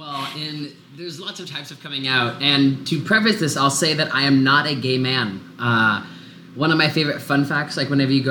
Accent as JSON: {"language": "English", "town": "Dallas", "region": "Texas", "country": "United States", "said": "And so I did not have the word for trans because I'm from Dallas, Texas."}